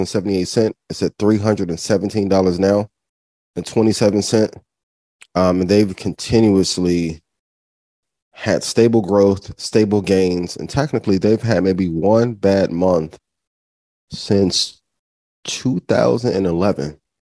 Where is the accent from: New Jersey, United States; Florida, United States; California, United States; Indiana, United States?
Indiana, United States; I'm from Indiana. I have a ton of friends that work in Indianapolis, work at Lilly